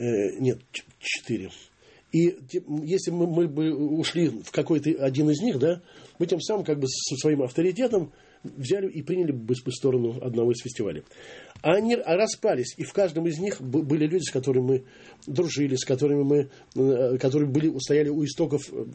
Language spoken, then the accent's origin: Russian; Moscow, Russia; Ну, я москвич